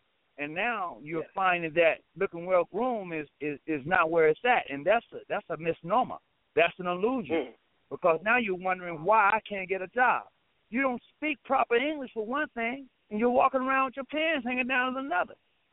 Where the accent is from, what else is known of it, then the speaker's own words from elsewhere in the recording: Mississippi, United States; I'm from Mississippi. So a lot of the wording or a lot of our language or our dialect from the South is cut